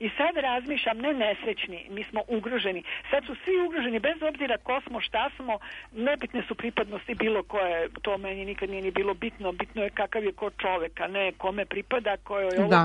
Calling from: Belgrade, Serbia; ja sam javim se iz Beograda.

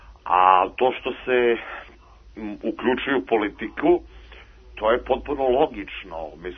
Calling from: Zaječar, Southern and Eastern Serbia, Serbia; ja sam jedan slušalac iz Zaječara.

